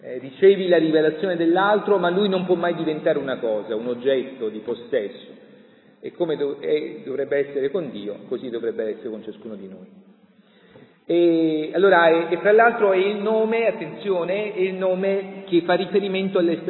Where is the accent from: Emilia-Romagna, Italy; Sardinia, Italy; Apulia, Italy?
Apulia, Italy; Grottaglie; per cui io che vengo da Grottaglie sono un po' più sensibile anche a questa tradizione delle ceramiche, no?